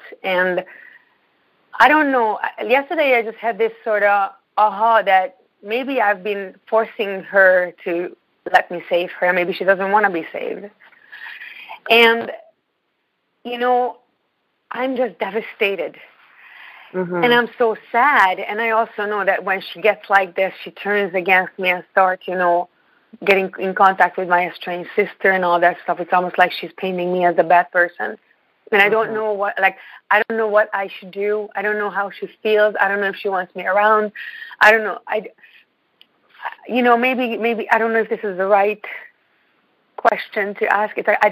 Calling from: Ontario, Canada; I'm calling from Ontario. It's really, really cold.

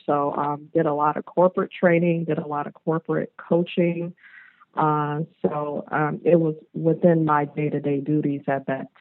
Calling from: Charlotte, North Carolina, United States; I am calling from Charlotte, North Carolina.

